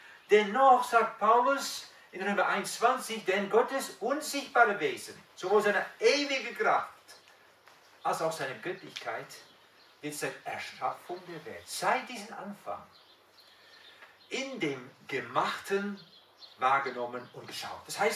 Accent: Netherlands; German is a second language; Ich habe festgestellt, also ich als Holländer ticke anders, denke anders.

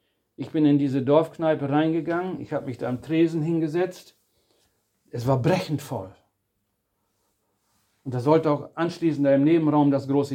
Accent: Rhede, Lower Saxony, Germany; Rhede, so heißt die Ortschaft, wo ich herkomme, im Emsland

